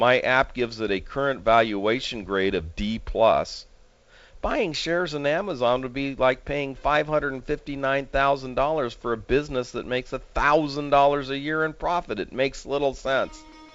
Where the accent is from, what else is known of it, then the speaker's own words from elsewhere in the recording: United States; I'm an American and I am worried about my country